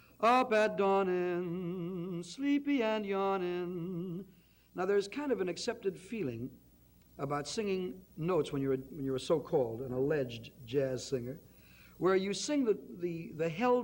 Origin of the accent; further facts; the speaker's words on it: Chicago, Illinois, United States; I grew up in my hometown of Chicago